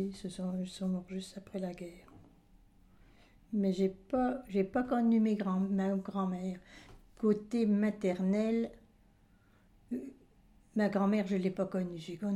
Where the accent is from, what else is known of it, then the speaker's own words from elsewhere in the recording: Buxeuil, France; born there; je suis née à Buxeuil le 13 février 36.